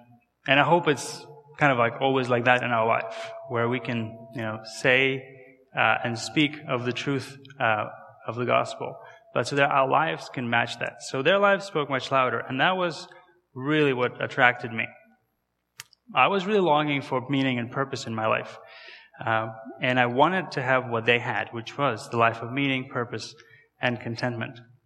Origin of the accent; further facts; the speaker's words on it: Kazakhstan; English is a second language; my name and my accent is not really from around here, right? So to tell you a little bit about myself, I was born and raised in Kazakhstan.